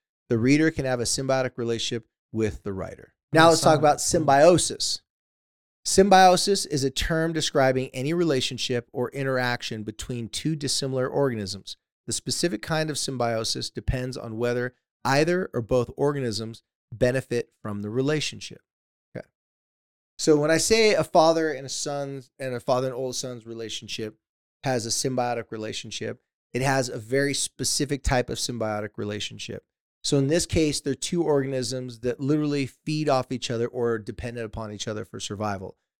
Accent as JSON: {"language": "English", "town": "San Diego", "region": "California", "country": "United States", "tie": "born or raised there", "said": "Yeah, or in my near my hometown of San Diego, California, there's a town called La Jolla."}